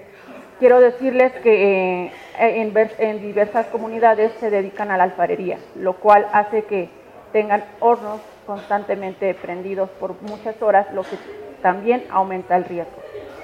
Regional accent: San Damián Tlaxcala, Tlaxcala, Mexico; vengo del municipio de San Damián Tlaxcala, del estado de Tlaxcala, de las comunidades que fuimos afectadas por el gasoducto Morelos.

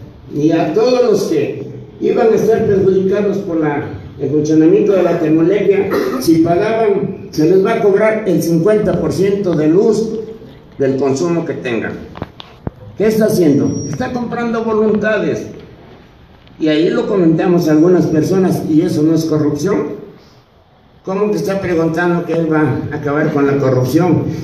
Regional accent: Moyotepec, Morelos, Mexico; van a llegar a mi pueblo, Moyotepec

